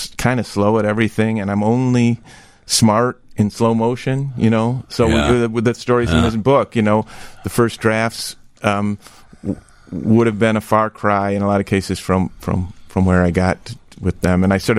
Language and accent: English; Downers Grove, Illinois, United States; So I grew up in Downers Grove, and, you know, was a really wonderful childhood out there.